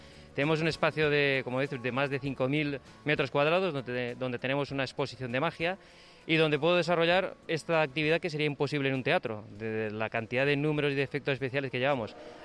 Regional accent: Castellón, Valencian Community, Spain; yo soy de Castellón, nací en Castellón, mis orígenes son de allí … soy muy español, aunque mi aspecto parezca escocés.

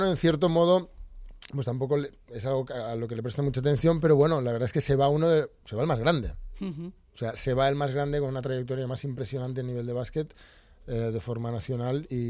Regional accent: Barcelona, Catalonia, Spain; soy catalán, sí. Mi madre es de Lezama y yo nací mis padres se conocieron en Alemania, nací en Barcelona

